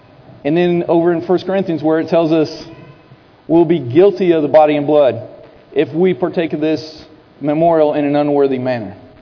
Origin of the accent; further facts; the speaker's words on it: Indiana, United States; I grew up in Indiana, just like Ken did